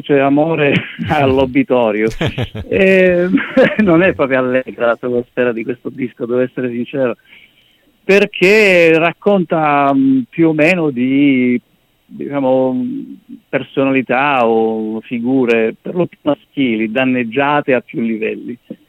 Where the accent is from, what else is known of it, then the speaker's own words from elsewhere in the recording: Sicily, Italy; Sì, io sono siciliano